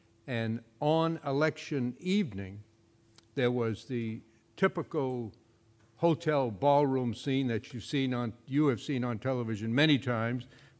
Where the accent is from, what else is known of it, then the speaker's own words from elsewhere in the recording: Waterville, Maine, United States; The subject has varied widely, including my experiences growing up in Waterville, serving in the Senate, chairing the peace process in Northern Ireland